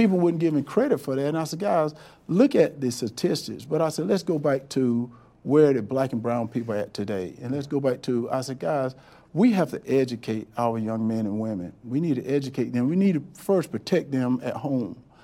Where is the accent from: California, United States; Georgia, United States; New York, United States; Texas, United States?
Georgia, United States; Wrightsville; I'm from Wrightsville, Georgia.